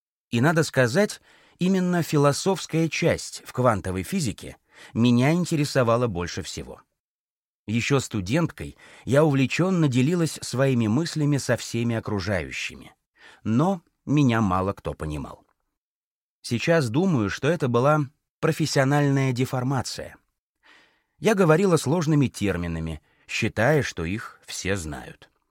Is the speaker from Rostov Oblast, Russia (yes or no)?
no; Moscow, Russia; born there; Я родилась в Москве. Вся моя семья — физики и математики.